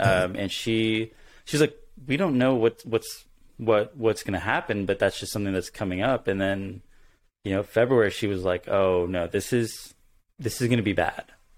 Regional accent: Bedford, Texas, United States; born there; also born or lived in Atlanta / San Diego; I am a Pakistani-American. I was born in Bedford, Texas, so not too far away at all. And, kind of lived around the world. I mean, not around the world, but around the country a little bit. Atlanta, San Diego, back to Texas.

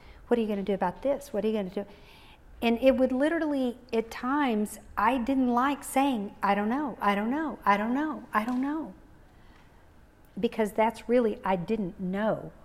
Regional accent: Kerrville, Texas, United States; So, and I'm an ordinary girl. I grew up here in Kerrville.

